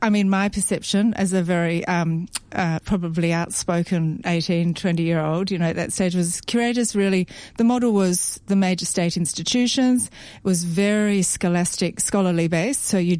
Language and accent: English; Melbourne, Victoria, Australia; So I grew up, my grandparents were from the country. So we always did the backwards and forwards to the country.